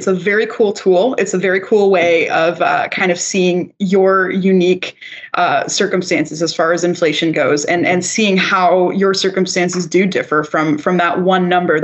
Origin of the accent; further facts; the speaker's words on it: Canada; I'm also a Canadian and I'm a consumer and I'm a grocery shopper.